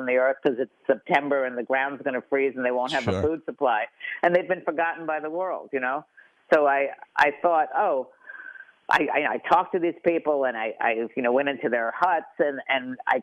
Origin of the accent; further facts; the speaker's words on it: New York, United States; You know, I come from New York, so like when it was Puerto Rican Day, we were all Puerto Rican.